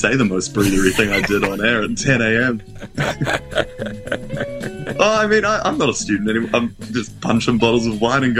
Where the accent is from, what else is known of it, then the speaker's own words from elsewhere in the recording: Dunedin, Otago, New Zealand; I did a lot of theatre growing up in Dunedin